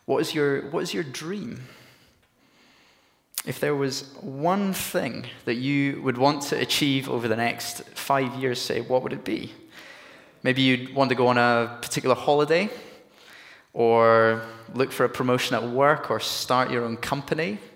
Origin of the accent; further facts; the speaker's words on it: Edinburgh, Scotland, United Kingdom; I'm not from these parts. I'm from Edinburgh.